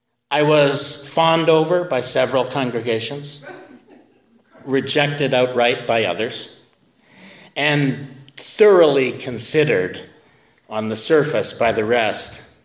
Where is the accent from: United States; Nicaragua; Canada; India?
Canada; in order to weed out the congregations where it would be difficult for me to feel comfortable as a Canadian.